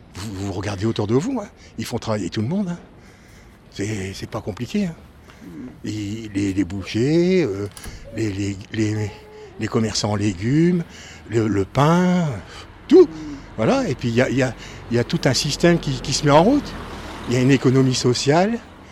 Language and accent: French; northern France, France; Moi, je suis natif du nord de la France et j'habite ici depuis une quinzaine d'années.